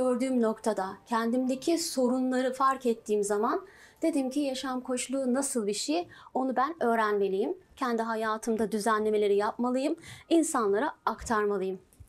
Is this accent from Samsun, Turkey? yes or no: yes; Samsun, Turkey; born there; 1980 Samsun doğumluyum.